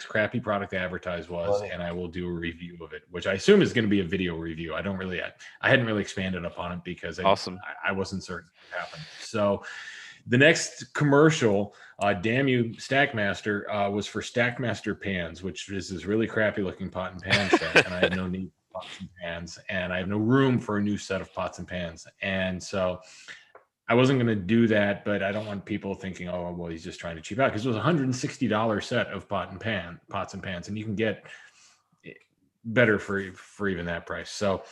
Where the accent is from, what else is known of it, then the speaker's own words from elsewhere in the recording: Arcadia, California, United States; born there; So I was born in Arcadia, which is in LA County.